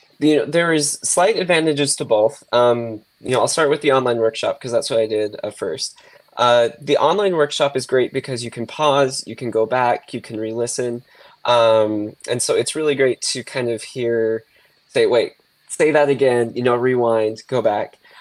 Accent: Utah, United States; Growing up in Utah, he's kind of like, a famous Utah author.

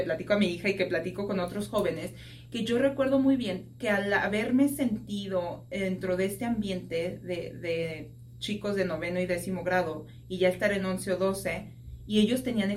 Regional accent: Mexico City, Mexico; yo soy de la Ciudad de México, centro y sur. La familia de mi mamá está en el sur de México.

